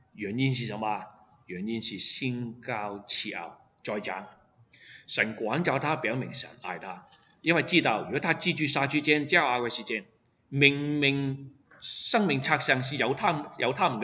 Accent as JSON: {"language": "Chinese", "country": "Hong Kong", "moved": "yes", "said": "我们中国人为什么离开，我为什么离开香港，你为什么离开中国来到这里，很明显我们觉得我住在香港是不好"}